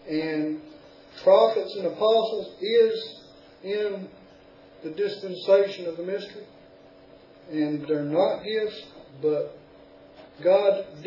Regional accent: the South, United States; I'm a Southerner. A Southern Greek, how about that?

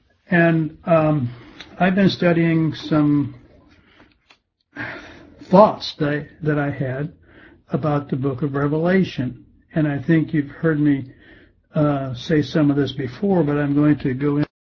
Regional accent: Westfield, Indiana, United States; And we're from Westfield, Indiana, where we say that the religious freedom is an oxymoron.

